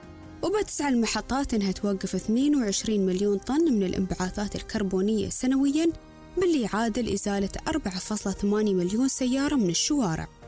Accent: United Arab Emirates

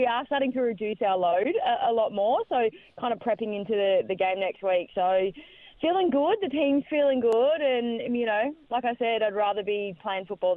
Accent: Ballarat, Victoria, Australia; I'm originally from Ballarat. Even though I live up north, I'm from Ballarat.

